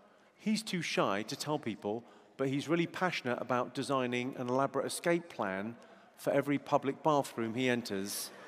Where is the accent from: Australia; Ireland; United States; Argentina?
Ireland; now in United Kingdom; And I'm an Irish immigrant to the UK.